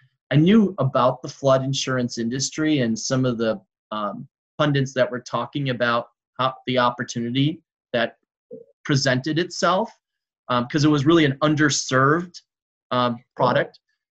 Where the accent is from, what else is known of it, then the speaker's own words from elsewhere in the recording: Wisconsin, United States; I'm born and raised in Wisconsin, so okay. it's mandatory. I mean, you'd have to move to Illinois if you didn't like the Packers.